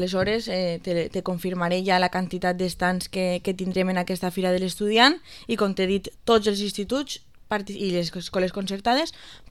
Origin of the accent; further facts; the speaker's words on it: Vila-real, Valencian Community, Spain; veritat és que al final tot això ho fem per ciutadans i ciutadanes de Vila-real. Si jo no estimara el meu poble, no m'hauria ficat en política